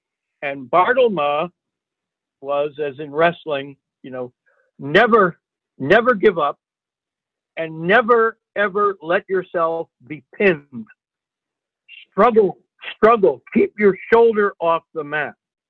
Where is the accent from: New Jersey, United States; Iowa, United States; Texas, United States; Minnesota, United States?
Iowa, United States; And I said, you know, I'm from Iowa